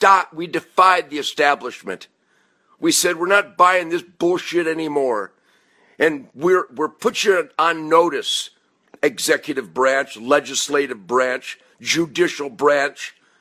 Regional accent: United States; I'm a free man. I'm an American.

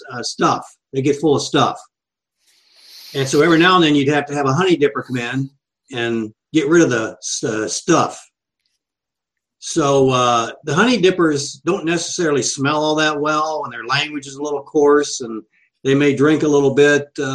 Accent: Appalachia, United States; I grew up in Appalachia, and we used to have these outdoor restrooms, if you will.

